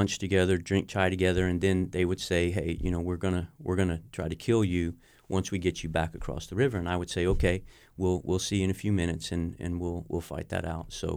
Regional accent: United States; But at the same time, I'm an American.

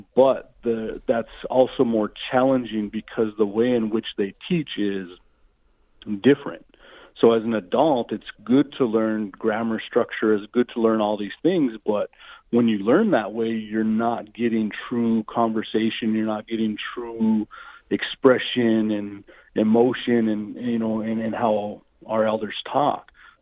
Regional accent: Montana, United States; So I actually, I grew up in Montana.

